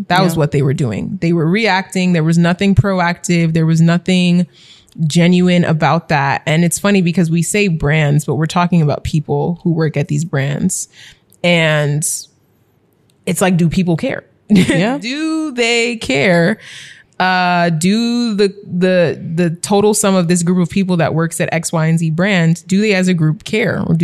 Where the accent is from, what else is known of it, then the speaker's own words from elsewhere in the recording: Nigeria; and then just being Nigerian and constantly deferring to authority and deferring to elders.